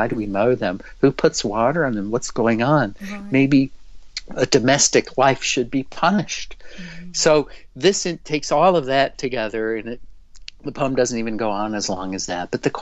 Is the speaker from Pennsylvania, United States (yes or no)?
no; Memphis, Tennessee, United States; I'm from Memphis and I write a lot about Memphis stuff